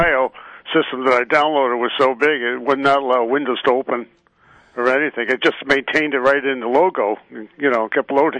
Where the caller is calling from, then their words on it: Rochester, New York, United States; Hi, Rochester.